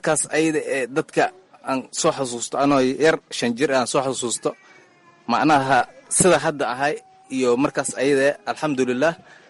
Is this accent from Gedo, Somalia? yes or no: yes; Bardhere, Gedo, Somalia; Waxaan ka soo qaxnay Bardheera, tuuladeeda meel la dhahaye Warharan la dhahaye aan kasoo qaxnay.